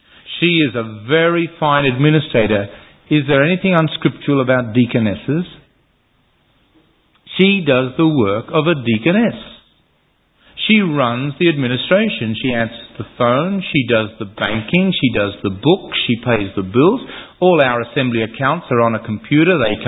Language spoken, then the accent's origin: English; Western Australia, Australia; I came from Western Australia